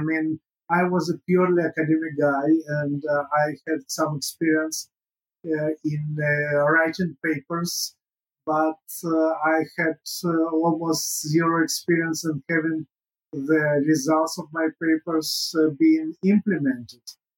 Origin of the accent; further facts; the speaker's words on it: Saint Petersburg, Russia; English is a second language; moved away as an adult; also born or lived in Ukraine; now in Israel; I was born in Ukraine, but most of my life I spent in Russia, having got my education from Leningrad, St. Petersburg now. And then in 1991, I moved to Israel, where I was for more than 30 years